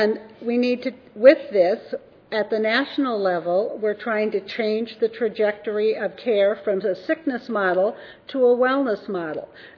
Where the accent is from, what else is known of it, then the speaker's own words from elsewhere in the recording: Minnesota, United States; I'm from Otter Tail County.